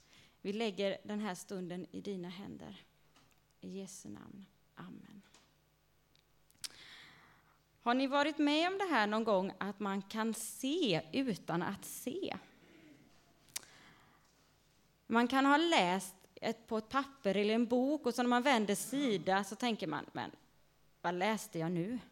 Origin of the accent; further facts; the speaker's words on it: Vaggeryd, Jönköping County, Sweden; jag kommer ursprungligen ifrån Vaggeryd.